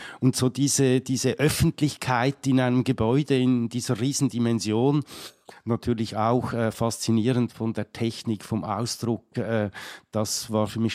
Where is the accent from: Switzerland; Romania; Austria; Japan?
Switzerland; Als Schweizer